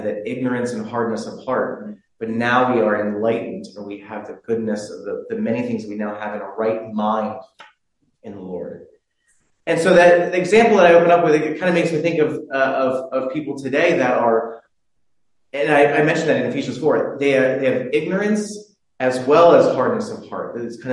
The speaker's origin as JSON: {"language": "English", "country": "United States", "said": "So, you know, me as an American, I'm going there"}